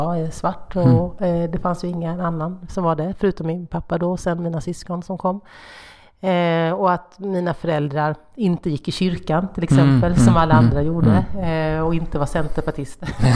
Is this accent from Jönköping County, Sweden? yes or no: yes; Hårda, Jönköping County, Sweden; Min dialekt kommer från Hårda.